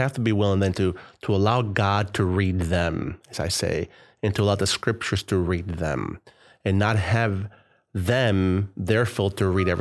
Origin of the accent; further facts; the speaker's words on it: Colombia; whether it's in Northern Michigan or it's in Nepal or it's in Colombia, my home country, wherever it is